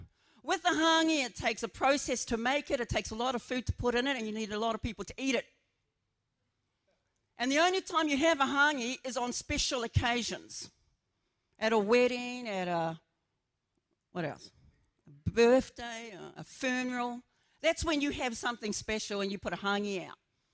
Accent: New Zealand; born there; I was born in New Zealand and I'm a Maori and very proud of that.

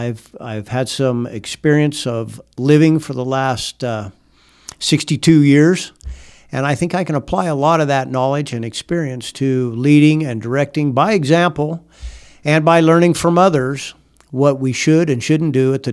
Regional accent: Dayton, Wyoming, United States; Well, I was born and raised in Dayton, Wyoming. I have raised my four children there.

